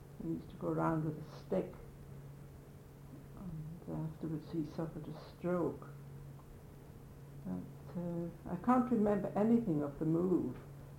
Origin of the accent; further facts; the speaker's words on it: Andreas, Isle of Man; I was born in Ballacotia House, down in Andrews, near the Ballacomine Methodist Chapel.